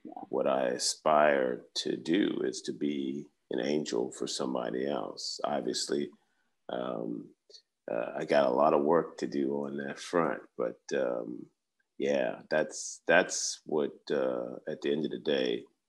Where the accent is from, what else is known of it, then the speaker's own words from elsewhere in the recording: Cambridge, Virginia, United States; to places like my hometown, Cambridge, Virginia.